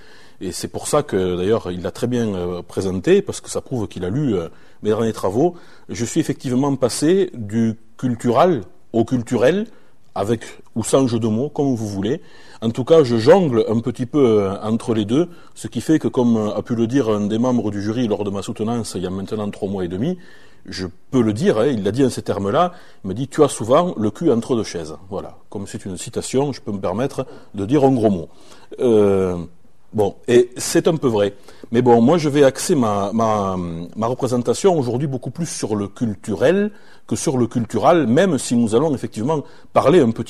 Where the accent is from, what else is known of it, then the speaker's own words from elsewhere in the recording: Albi, Occitanie, France; Moi, je viens d'Albi. Albi, c'est à côté de Gaillac pour situer les coins viticoles les plus proches.